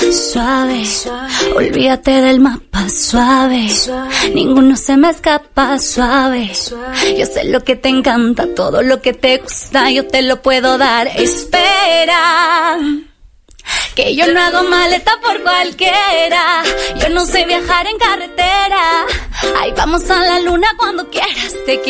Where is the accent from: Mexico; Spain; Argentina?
Mexico; Tampico, Tamaulipas; Yo crecí en Tampico, uh-huh, por eso le hago el guiñito a Tampico en mi letra también.